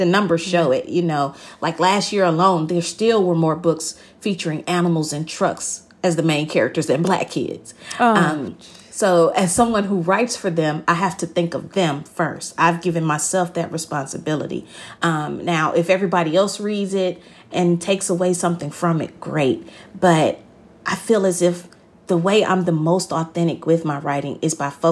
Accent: the South, United States; maybe feel a little more Southern at times too, because I'm a Southerner.

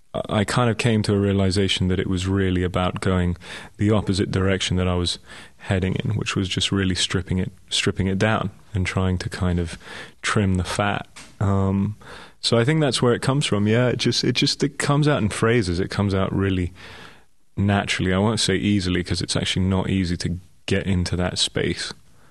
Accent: Elgin, Scotland, United Kingdom; also born or lived in London; now in Los Angeles, United States; I was born in London, but I grew up in Scotland.

